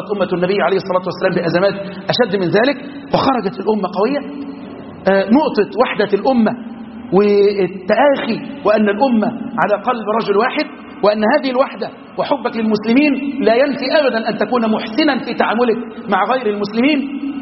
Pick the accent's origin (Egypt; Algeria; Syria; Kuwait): Egypt; اللهم احفظ بلدنا مصر